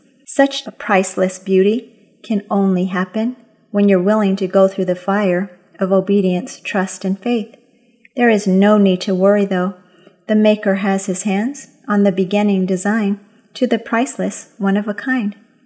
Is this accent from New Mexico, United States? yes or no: yes; New Mexico, United States; Well, I'm from New Mexico, the land of enchantment, or you could say the land of great chili.